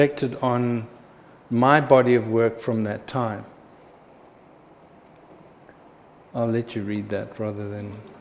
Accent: Pietermaritzburg, KwaZulu-Natal, South Africa; I went back to my hometown, which is near Durban, called Pietermaritzburg. I grew up there, went to school there

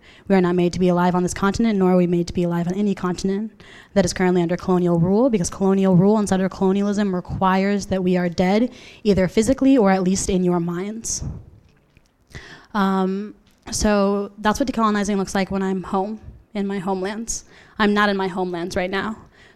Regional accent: Washington, United States; I'm from the Yakima Nation in so-called Washington State.

